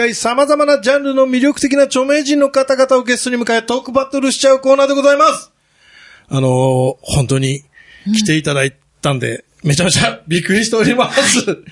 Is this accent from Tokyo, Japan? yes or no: no; Hokkaido, Japan; 僕北海道なんですけど